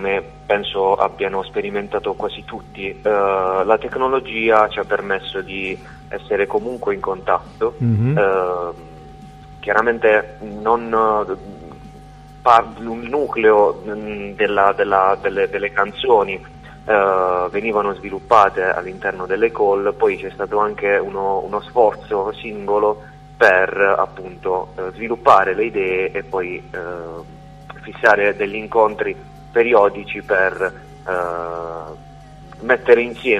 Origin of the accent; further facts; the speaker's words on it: Apulia, Italy; siamo, proveniamo dalla provincia di Bari, quindi dalla Puglia, da quattro diverse città della Puglia, sempre nella provincia di Bari